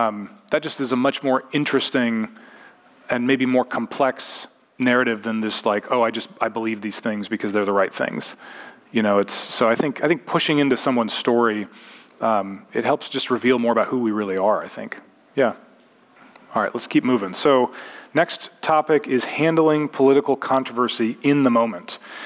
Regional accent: Alaska, United States; My church environment growing up, which was kind of a nominal Baptist environment growing up in Alaska

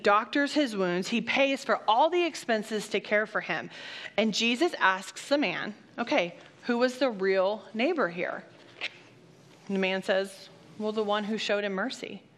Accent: United States; I love this country. I love that I'm an American.

